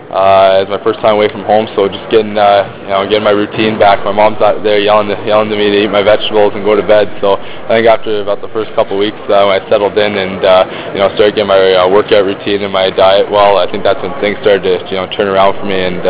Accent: Goodwood, Ontario, Canada; Goodwood, Ontario. It's about 40 minutes outside of Toronto.

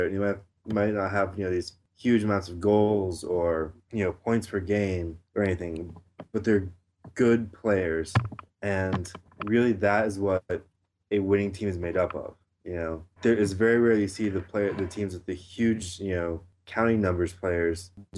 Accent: Virginia, United States; because I'm from the Virginia area originally

